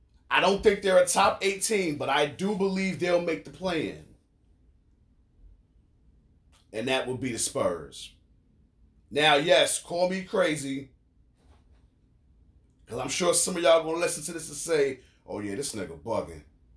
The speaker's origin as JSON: {"language": "English", "town": "Brooklyn", "region": "New York", "country": "United States", "said": "I'm from Brooklyn, so the Nets is my team. I'm from Brooklyn."}